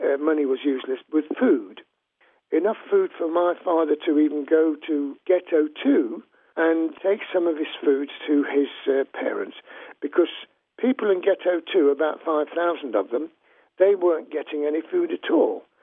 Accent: Poland; first language Polish; English is a second language; my native tongue was Polish. But my father had deliberately taught me and my brother and my mother little phrases in Ukrainian

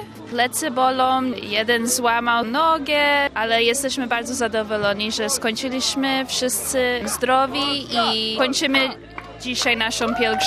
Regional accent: Connecticut, United States; jestem z Connecticut, Stanów Zjednoczonych.

